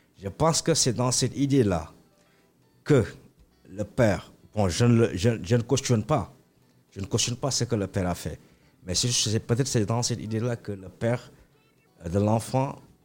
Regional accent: Casamance, Senegal; born there; je suis né en Casamance et j'ai grandi en ville.

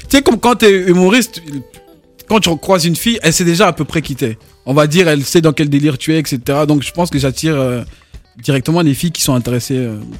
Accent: Mbuji-Mayi, Kasaï-Oriental, DR Congo; je viens de la RD Congo, de Mbujimaï, au Kasaï Oriental.

